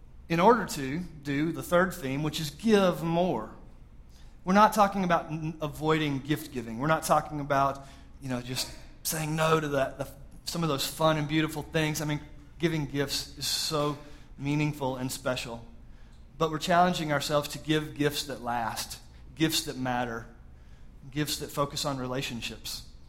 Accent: Georgia, United States; and it's about 11:30, and I grew up in Georgia, by the way, and I look outside and we see these snow flurries, which was pretty rare

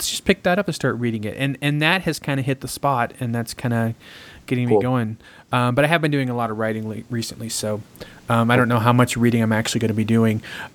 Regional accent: Fresno, California, United States; Yes, it is interesting because where I grew up in Fresno.

